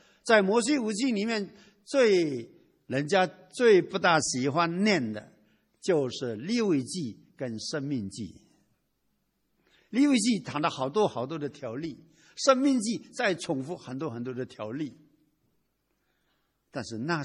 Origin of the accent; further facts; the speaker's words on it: China; 我在中国农村长大，我们那个家我们那个农村有两姓，一个姓陈的， … ，两个两姓的人差不多都有五六百人，大概一千二左右。那么我妈妈是姓陈的